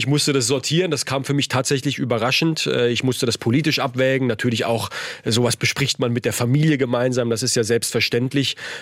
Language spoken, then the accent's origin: German; Heidelberg, Baden-Württemberg, Germany; bin viel gependelt zwischen dem Lebensort meiner Familie, meinem Wohnort, meiner Heimat Heidelberg und Berlin.